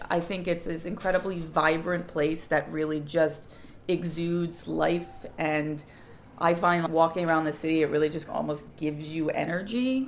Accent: Pennsylvania, United States; now in New York, United States; I've lived in New York since 2009. I grew up in Pennsylvania, about 100 miles away from here, and always really liked the city and enjoyed visiting my older siblings and moved here pretty much out of college.

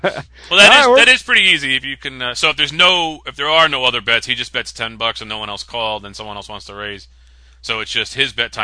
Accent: Connecticut, United States; "Really? Where are you from?" And it turns out we're from the same hometown.

